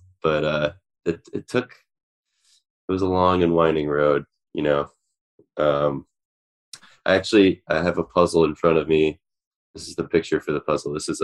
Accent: Oak Park, Illinois, United States; I grew up in Oak Park, Illinois, which is right down the street from, well, there's like 40 Frank Lloyd Wright buildings there.

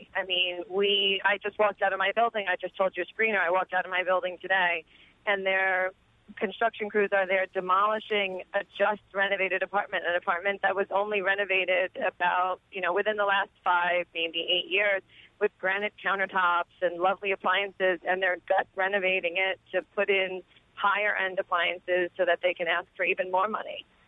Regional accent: Brooklyn, New York, United States; I grew up in Brooklyn, and my parents marvel when they come and they say it's like living in a park.

